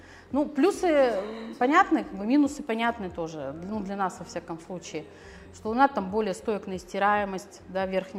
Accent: Perm, Perm Krai, Russia

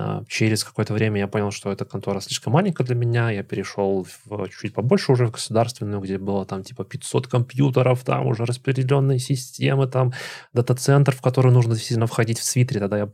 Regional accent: Belarus; я еще из Беларуси, из Минска. Я вообще из маленького города, но как бы заканчивал университет в Минске

